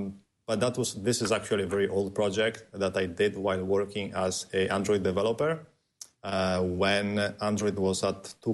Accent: Italy; also born or lived in Sweden / Poland; I was born in Sweden, raised in Italy, lived in Poland. Then I lived for a year in Bali. Then I came back to Poland.

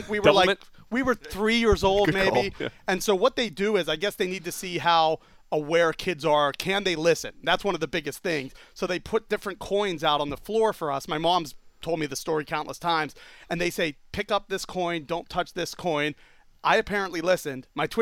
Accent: Pittsburgh, Pennsylvania, United States; Yeah, I'm from Pittsburgh, so we didn't have quite the opportunity that you have here in Southern California.

